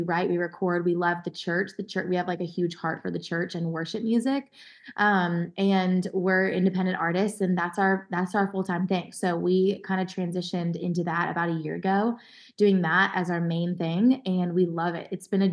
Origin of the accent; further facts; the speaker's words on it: Connecticut, United States; now in Nashville, United States; We met at Belmont University whenever we both moved here right after high school. So I grew up in Connecticut.